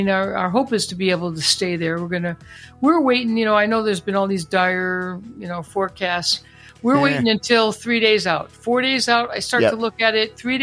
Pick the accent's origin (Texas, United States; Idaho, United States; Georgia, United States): Texas, United States; Fort Worth; I am a Texas native too, just in case I need to pull that out, to assert my dominance. I was born here in Fort Worth.